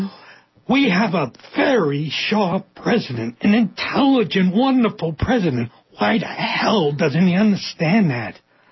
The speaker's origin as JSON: {"language": "English", "town": "New York City", "region": "New York", "country": "United States", "tie": "born or raised there", "accent": "New York", "said": "If you noticed from my accent, I grew up in New York City."}